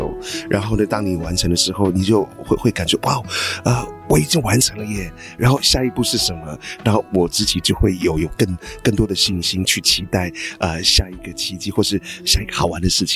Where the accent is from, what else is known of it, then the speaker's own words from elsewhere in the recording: Taiwan; also born or lived in Europe; 我出生在部落，那我是台湾的孩子，但是我因为也有在欧洲生活的经验，所以呢我整个人已经变成不只是部落的孩子，也是台湾人。我也是世界的公民